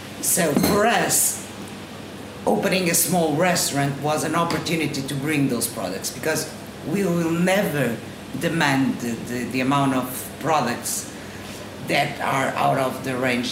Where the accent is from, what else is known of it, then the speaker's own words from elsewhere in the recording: Lisbon, Portugal; I'm from Lisbon and my husband is from the south.